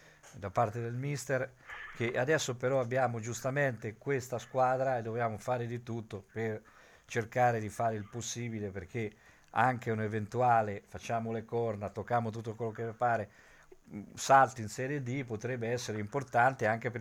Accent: Ancona, Marche, Italy; come anche anconetano

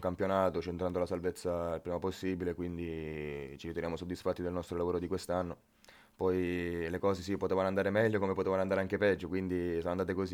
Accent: Sicily, Italy; also born or lived in Parma; Io sono nativo di Parma, però sempre vissuto in Sicilia, provincia di Siracusa.

